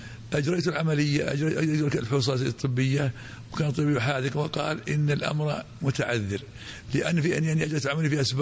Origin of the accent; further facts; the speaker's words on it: Riyadh, Riyadh Province, Saudi Arabia; also born or lived in Mecca; أنا نشأت في الرياض، ولدت في مكة المكرمة عام 62 هجرية في أول ذي الحجة، وعشت في الرياض كل حياتي